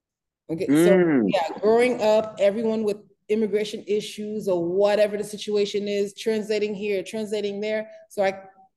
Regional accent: United States; born there; Being the fact that I was born here in the United States, both my parents are Haitian.

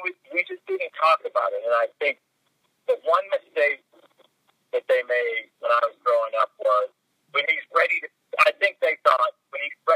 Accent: Detroit, Michigan, United States; So when I was growing up in Detroit, play backyard basketball.

